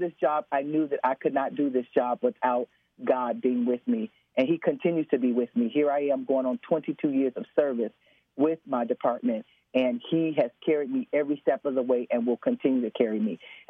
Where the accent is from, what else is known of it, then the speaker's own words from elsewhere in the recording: Chicago, Illinois, United States; being from the low end, so to speak, of Chicago, I was born and raised in Chicago, and my family grew up on welfare and grew up in the project.